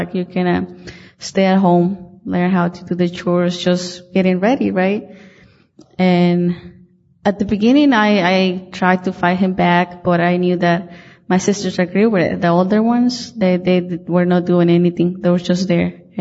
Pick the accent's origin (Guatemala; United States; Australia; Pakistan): Guatemala; moved away; I decided to leave because growing up in Guatemala, I was one of nine siblings, and my parents were really poor.